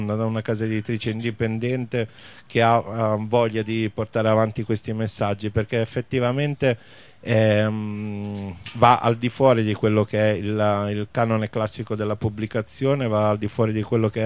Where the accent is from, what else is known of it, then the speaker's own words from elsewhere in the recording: Ferrara, Emilia-Romagna, Italy; now in Rome, Italy; io sto al Pigneto, quindi la periferia non la conosco tanto. Sono di Ferrara, quindi sono un provinciale di quelli che hanno 40 chilometri di pianura.